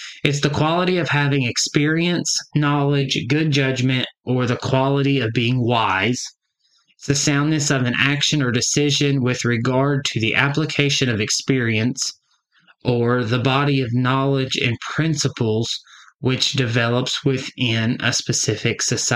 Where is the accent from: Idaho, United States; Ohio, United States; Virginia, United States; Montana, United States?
Ohio, United States; Kettering; also born or lived in Dayton; so I was born and raised in Dayton, Ohio, Kettering, Ohio, I should say. I was born in Dayton, but lived in Kettering.